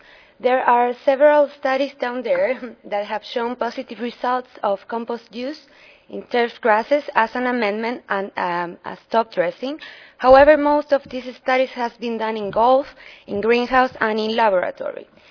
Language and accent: English; Chile; English is a second language; also born or lived in Ohio; I'm an agronomist from Chile, but I did my master's degree at The Ohio State University